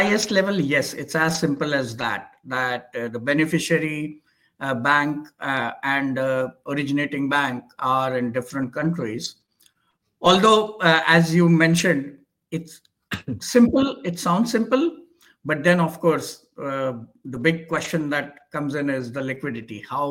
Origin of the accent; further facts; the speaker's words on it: India; growing up in India, that's what we are used to.